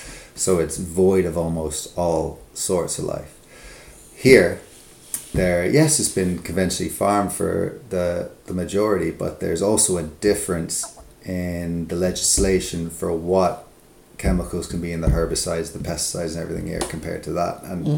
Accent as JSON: {"language": "English", "country": "Ireland", "also_born_or_lived": "Canada", "moved": "yes", "lives_now": "Scotland, United Kingdom", "said": "We're all from Ireland, but we all emigrated out to Canada. And now we've all emigrated back"}